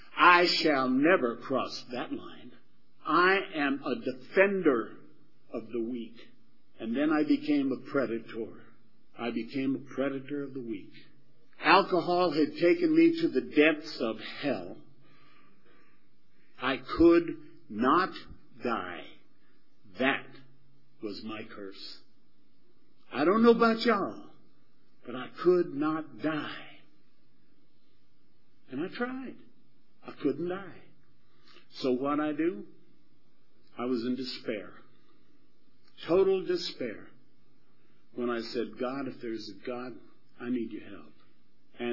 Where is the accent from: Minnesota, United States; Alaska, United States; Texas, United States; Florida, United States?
Texas, United States; I said, "Willie, I'm from Texas too, man."